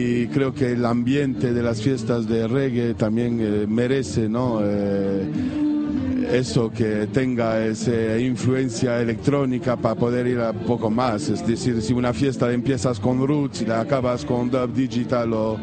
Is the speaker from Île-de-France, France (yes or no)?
no; Lyon, Auvergne-Rhône-Alpes, France; yo vengo de Lyon, que es una ciudad que en Francia que siempre se mezcló mucho el dub y la electrónica.